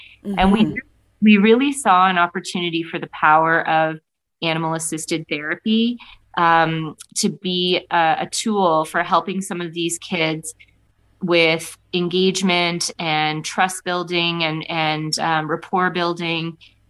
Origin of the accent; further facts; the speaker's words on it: Hamilton, Ontario, Canada; now in Guelph, Canada; As you said, I currently live in Guelph, but I grew up initially in Hamilton, and then we moved to Guelph